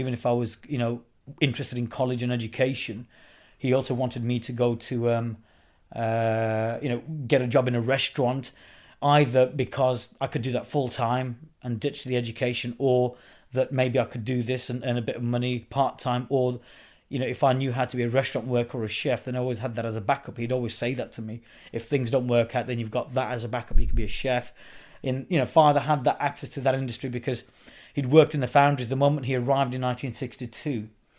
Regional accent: Birmingham, West Midlands, United Kingdom; I'm a British Bangladeshi, born in Birmingham, born and bred. Grew up in the areas of Aston, Lascelles, and Newtown.

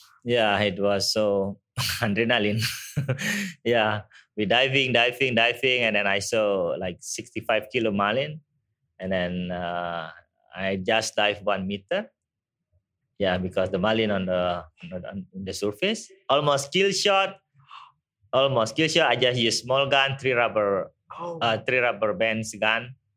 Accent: Bali, Indonesia; English is a second language; I'm originally from Bali. I born here, diving since when I was junior high school, when I was like 12.

